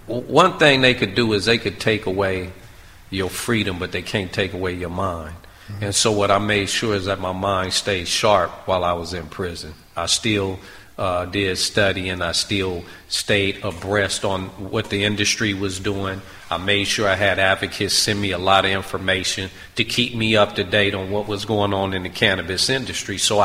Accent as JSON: {"language": "English", "town": "Compton", "region": "California", "country": "United States", "tie": "born or raised there", "said": "I grew up in Compton, then moved into Linwood for a while, I was known all over."}